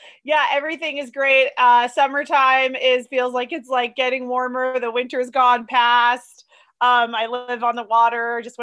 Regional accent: San Diego, California, United States; also born or lived in Sydney, Australia; I'm from San Diego, and then I lived in Sydney, Australia for 10 years.

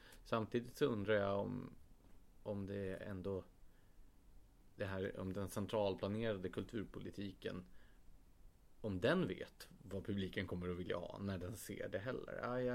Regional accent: Gävle, Gävleborg County, Sweden; det är jättevanligt Gävle där jag kommer ifrån

